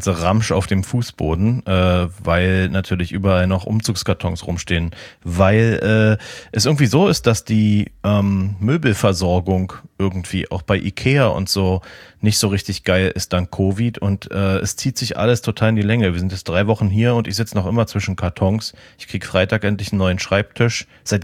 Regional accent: Florida, United States; Das kommt aus Florida, richtig, genau. Es ist importiert aus meiner alten Heimat.

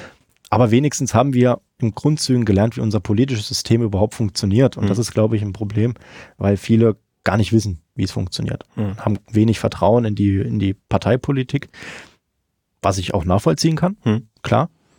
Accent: Thuringia, Germany; Ich bin überhaupt als Thüringer auch gar kein Freund vom Sachsen-Bashing

